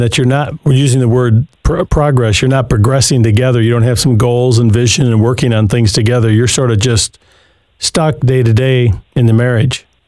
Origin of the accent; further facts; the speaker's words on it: Michigan, United States; And I grew up in Western Michigan on Lake Michigan, so we had a lot of snow, tons of it.